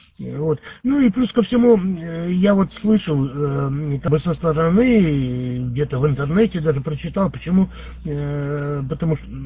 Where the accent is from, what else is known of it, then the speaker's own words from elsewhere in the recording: Moldova; now in Russia; Вот я с Молдавии, кто-то с Украины, кто-то там еще откуда-нибудь